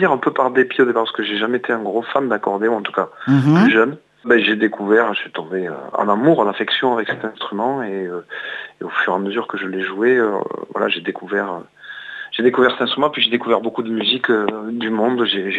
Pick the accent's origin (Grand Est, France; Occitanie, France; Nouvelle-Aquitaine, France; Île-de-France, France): Occitanie, France; Toulouse; je suis toulousain, j'ai vécu 20 ans à Toulouse.